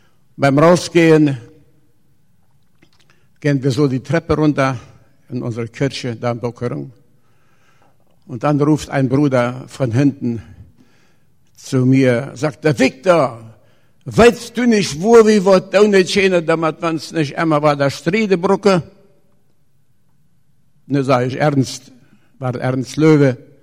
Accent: Volendam, Presidente Hayes, Paraguay; now in Brazil; bin von Brasilien, komme aber ursprünglich hier von Vollendam aus der Kolonie in Paraguay. Habe mein Leben aber meistens in Brasilien verbracht. Da habe ich auch meinen Glauben, fand ich aber hier in Friesland.

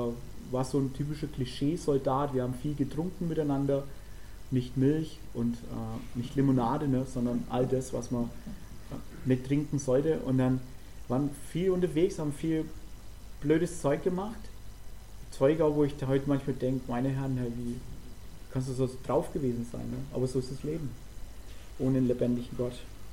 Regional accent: Bavaria, Germany; Wir kommen ursprünglich aus Nordostbayern. Ursprünglich, da sind wir beide zum Glauben gekommen. Ich war 24, meine Frau war 22 damals.

